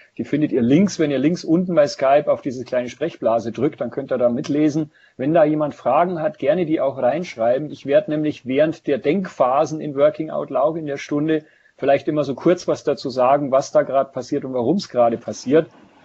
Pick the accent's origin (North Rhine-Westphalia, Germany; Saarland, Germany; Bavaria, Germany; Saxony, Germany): Bavaria, Germany; Ingolstadt; ich hatte am Anfang gesagt, ich komme aus Ingolstadt, also im Süden von Deutschland.